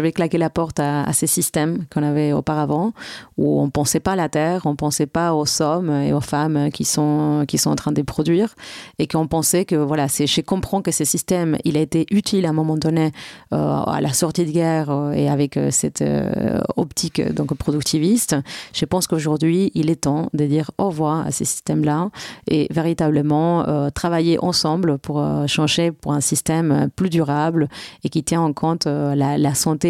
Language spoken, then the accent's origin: French; Argentina; Bon, moi, je viens de l'Argentine, comme tu le sais.